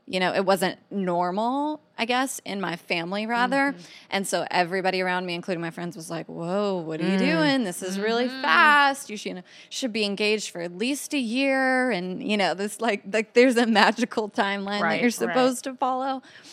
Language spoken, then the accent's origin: English; the South, United States; And I was young, obviously, and I know I'm from the South, but still in my family, that's like nobody really got married young.